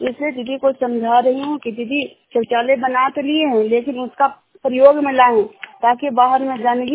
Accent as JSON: {"language": "Hindi", "town": "Juniyar", "region": "Bihar", "country": "India", "said": "Junior गांव के रहने वाली हूँ।"}